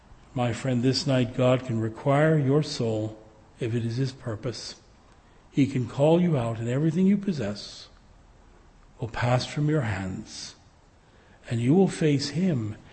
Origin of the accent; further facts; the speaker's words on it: Mississauga, Ontario, Canada; I come from Port Credit, Mississauga.